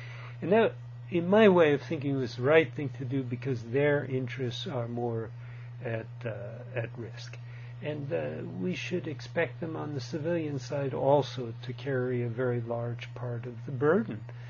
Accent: United States; Well, you know, I spent 10 years as an American diplomat in Italy.

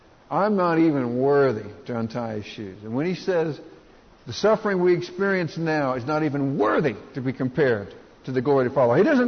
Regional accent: Texas, United States; But I grew up in Texas, and years and years ago when I was little

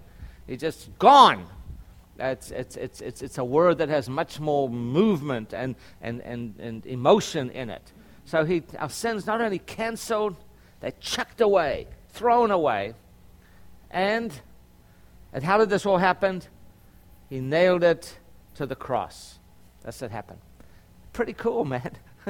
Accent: Durban, KwaZulu-Natal, South Africa; I grew up in South Africa, and we in the city of Durban, where I grew up, which is climate was pretty much like Orlando.

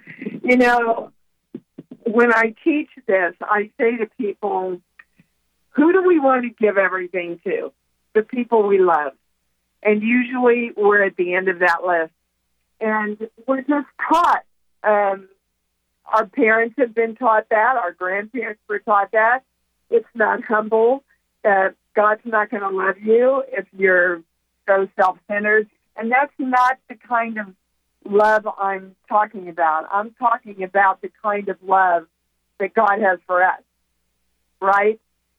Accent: Kansas, United States; Like, you know, I was raised in Kansas. We were very poor, very religious family, a Methodist family, and my grandmother used to say to me … you don't need any more than you need.

